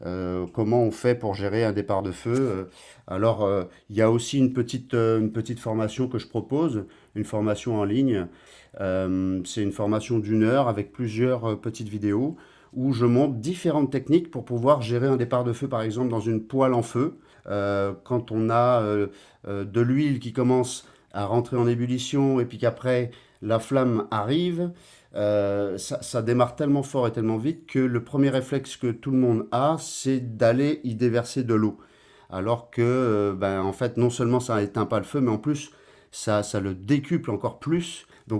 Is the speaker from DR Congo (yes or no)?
no; Guadeloupe; born there; Moi, je suis Guadeloupéen de naissance, donc j'ai toujours eu le cœur entre les deux îles.